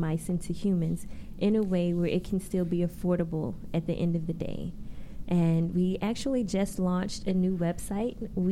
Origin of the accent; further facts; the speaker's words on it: St. Louis, Missouri, United States; It's my hometown.